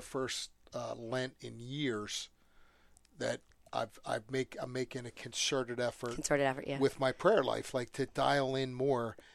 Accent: Ireland; I'm Irish, so I never forgive.

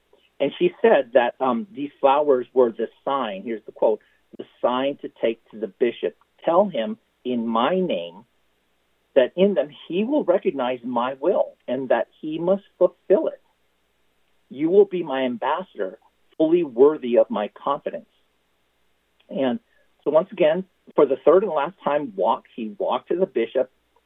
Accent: Philippines; even though I'm Filipino

